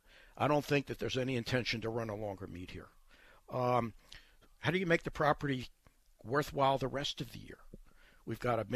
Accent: Baltimore, Maryland, United States; This is my hometown, and I'm not trying to denigrate the city of Baltimore, but it's a serious, serious concern.

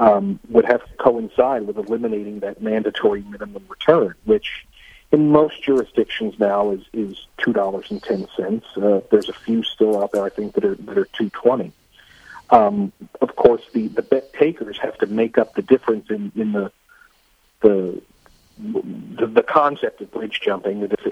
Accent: Pennsylvania, United States; I was just looking at numbers in Pennsylvania, of course, my home state

